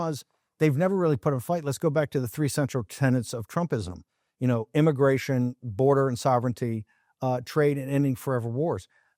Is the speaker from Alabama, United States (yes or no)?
no; Richmond, Virginia, United States; I'm from Richmond. Yeah. I'm raised in Richmond.